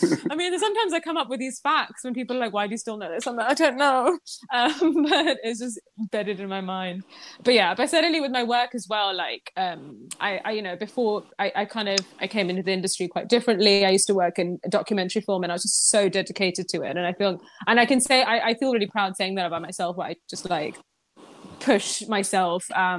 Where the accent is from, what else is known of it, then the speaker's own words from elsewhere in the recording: Pakistan; create this image of me growing up in Pakistan